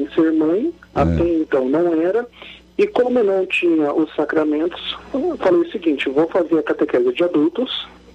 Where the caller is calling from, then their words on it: Ponta Grossa, Paraná, Brazil; Eu falo da cidade de Ponta Grossa, no Paraná.